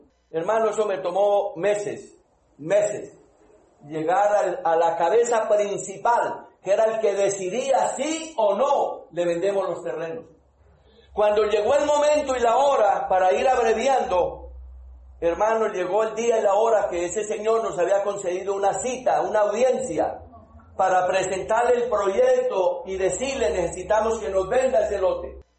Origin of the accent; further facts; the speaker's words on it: Colombia; Y sí, doctor, somos colombianos.